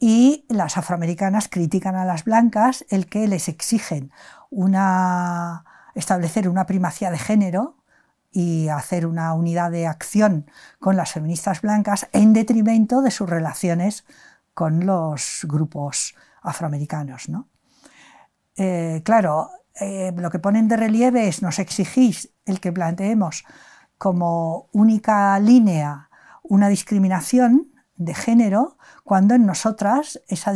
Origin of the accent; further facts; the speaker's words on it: Barcelona, Catalonia, Spain; born there; moved away as an adult; now in Madrid, Spain